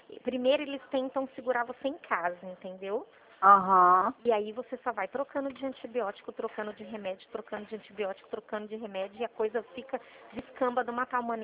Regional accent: Presidente Prudente, São Paulo, Brazil; sou do estado de São Paulo, da cidade de Presidente Prudente.

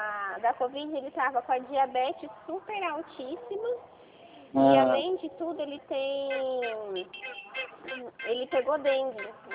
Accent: Dracena, São Paulo, Brazil; Eu sou do interior de São Paulo, chama Dracena.

